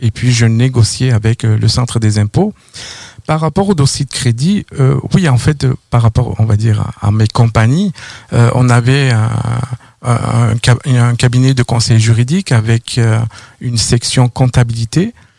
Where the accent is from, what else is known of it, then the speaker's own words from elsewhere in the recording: Occitanie, France; moved away as an adult; Oui, je viens de la France. Donc, je suis ici depuis à peu près 2009.